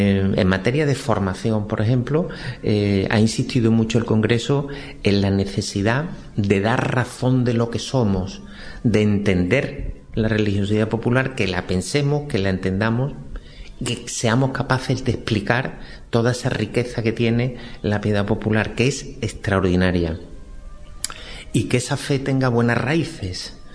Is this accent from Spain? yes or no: yes; Salamanca, Castile and León, Spain; Yo, que soy de Salamanca, veo muy claramente la diferencia entre la piedad popular salmantina y la sevillana.